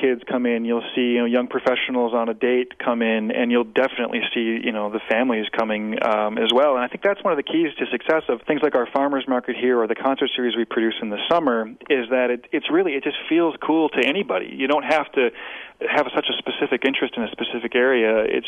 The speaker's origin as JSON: {"language": "English", "region": "Wisconsin", "country": "United States", "said": "We're from Wisconsin. We live here. Let's love it."}